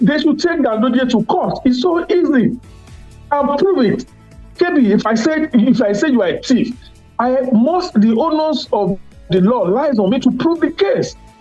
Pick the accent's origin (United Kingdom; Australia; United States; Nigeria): Nigeria; So I'm not responding. I'm a Nigerian.